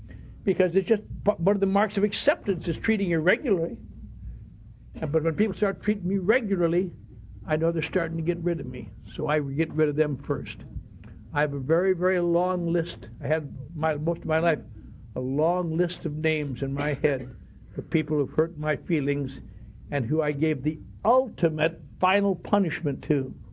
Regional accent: Wisconsin, United States; I was raised in the Norwegian Lutheran Church in northern Wisconsin.

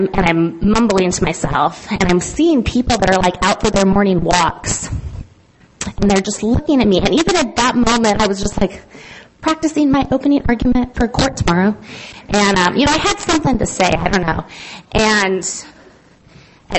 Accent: Idaho, United States; I had never seen anything like, I'm from Idaho.

